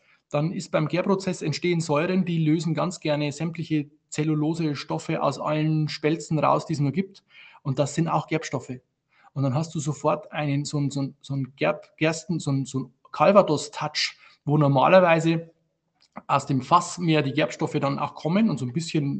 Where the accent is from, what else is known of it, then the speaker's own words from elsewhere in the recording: Bavaria, Germany; Also nur in der Oberpfalz, wo ich herkomme oder wo ich bin, wir waren immer schon ein lausiges Obstgebiet.